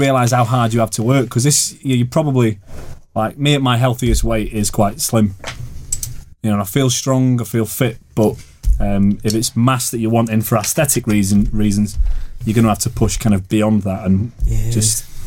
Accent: North Macedonia; English is a second language; Anyway, hey lads … I'm 15 and I come from Macedonia.

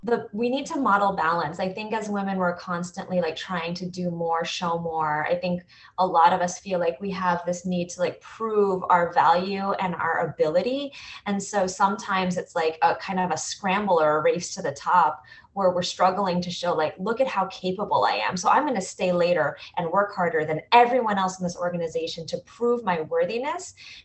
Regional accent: United States; I'm Korean American.

